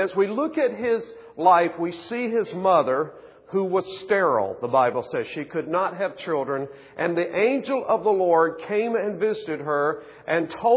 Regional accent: South Carolina, United States; accent: South Carolina; I remember when I was a little boy, I was raised in South Carolina, and you probably hear it in my accent, and it was a very rural area

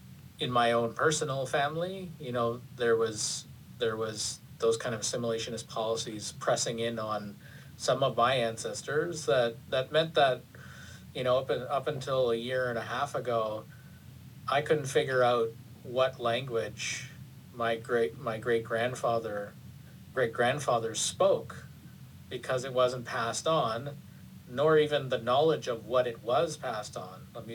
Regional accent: Canada; For me as a Canadian

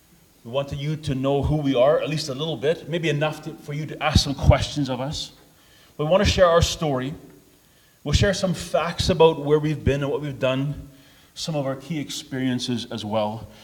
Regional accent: Fort St. John, British Columbia, Canada; also born or lived in Sexsmith, Alberta; I grew up in Presbyteau, and then Fort St. John, and even in Sexsmith for a little bit. When I was in grade 4, 5, and 6, my dad attended at PRBI, so we lived in Sexsmith for a bit.

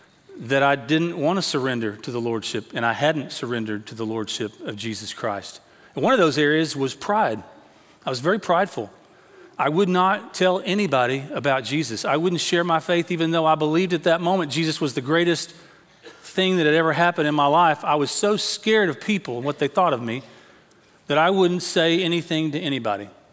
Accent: Tyler, Texas, United States; I grew up over in Tyler, as some of you know.

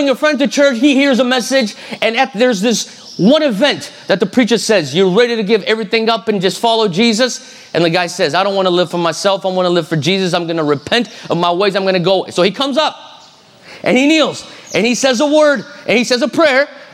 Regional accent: Brazil; I'm Japanese Brazilian. So I grew up in Brazil, and I grew up in that, I was born and grew up in the 80s

